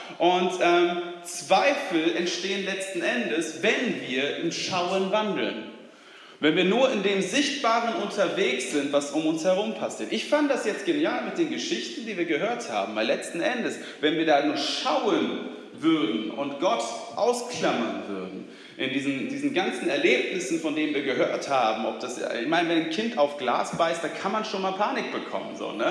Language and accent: German; Germany; Wir Deutschen, also ich sage jetzt mal, wir Deutschen, ich bin ja hier aufgewachsen, ne? Also ich bin ja mehr Deutscher als Schwede, auch wenn mein Pass was anderes aussagt.